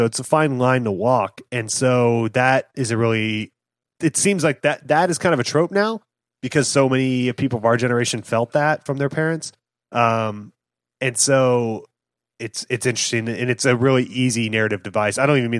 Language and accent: English; Fort Worth, Texas, United States; By the way, we grew up in Fort Worth.